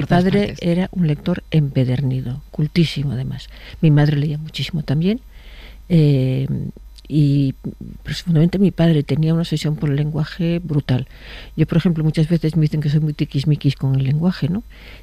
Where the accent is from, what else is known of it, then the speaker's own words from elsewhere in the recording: Andalusia, Spain; also born or lived in Santiago de Compostela / Vigo; soy setemesina. Tenía que haber nacido en Vigo, que es donde eran mis abuelos y donde era mi madre. Yo viví mucho tiempo en Andalucía, hasta los 10 años, y luego nos fuimos a Vigo.